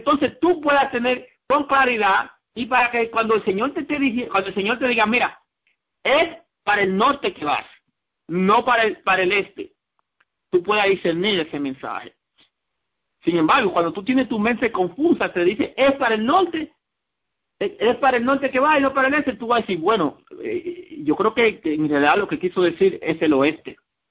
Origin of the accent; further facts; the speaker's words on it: Dominican Republic; En mi país diría nos agarró la noche, en República Dominicana.